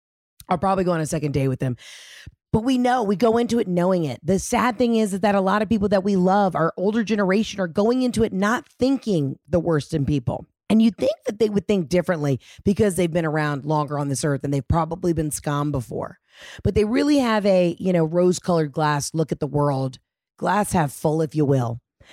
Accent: Boston, Massachusetts, United States; born there; So in 1947, when I came into the world, I was born in Boston, Massachusetts. My father was a plasterer.

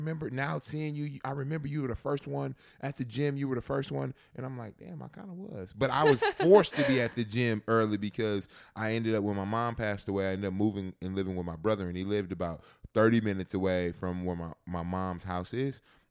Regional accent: Texas, United States; And so, you know, obviously growing up in Texas, Texas football is some of the best football ever.

